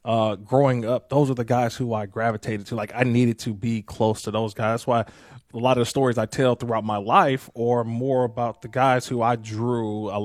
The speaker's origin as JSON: {"language": "English", "region": "California", "country": "United States", "tie": "born or raised there", "said": "because I grew up in the Bay Area, I think of Romo for his years in Denver"}